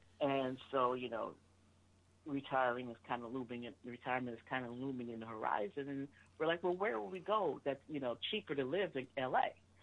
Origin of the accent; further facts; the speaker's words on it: California, United States; because, you know, we're from California, so that means amazing Mexican food.